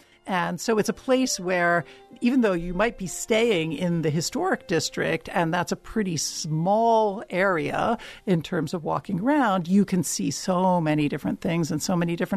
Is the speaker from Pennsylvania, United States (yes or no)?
yes; Philadelphia, Pennsylvania, United States; but that also happens to be my hometown.